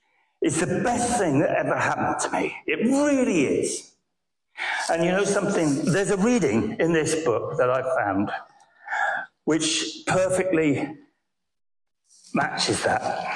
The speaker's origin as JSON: {"language": "English", "region": "England", "country": "United Kingdom", "said": "I need a cup of tea. I'm English."}